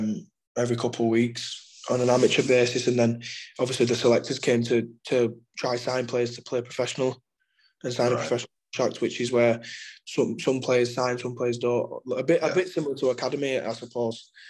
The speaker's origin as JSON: {"language": "English", "region": "Yorkshire and the Humber", "country": "United Kingdom", "said": "So I'm from West Yorkshire, so I play for West Yorkshire"}